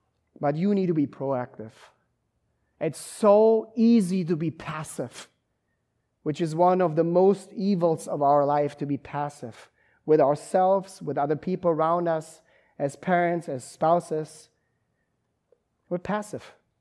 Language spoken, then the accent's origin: English; Germany; That's kind of how I grew up in Germany.